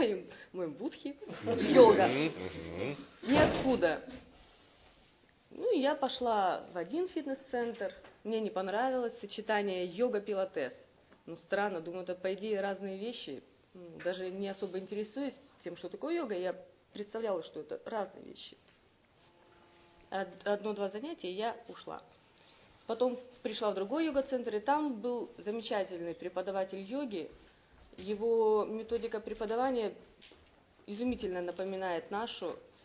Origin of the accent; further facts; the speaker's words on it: Japan; я из Японии